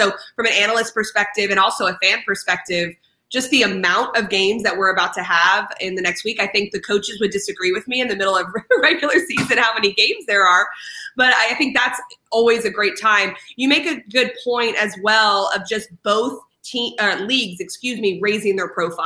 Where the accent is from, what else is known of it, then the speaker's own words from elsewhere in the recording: Arlington, Texas, United States; So I'm from Arlington. I claim Arlington because that's actually where my address was. Okay. But I went to Mansfield schools growing up.